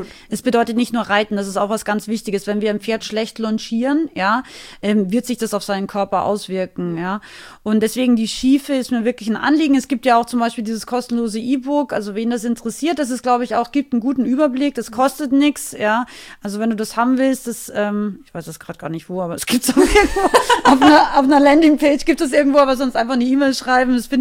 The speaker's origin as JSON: {"language": "German", "country": "Austria", "said": "ich bin aus Österreich, ich bin ein relativ direkter Mensch."}